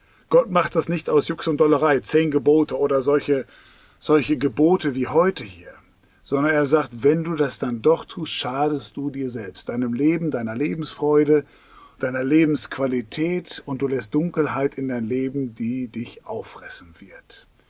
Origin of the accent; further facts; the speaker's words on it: Soest, North Rhine-Westphalia, Germany; ich kenne das bei uns, aus Soos, wo ich aufgewachsen bin